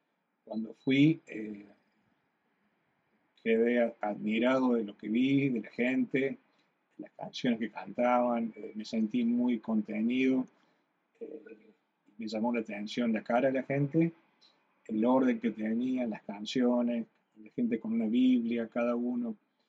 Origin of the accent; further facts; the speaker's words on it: Argentina; soy argentino.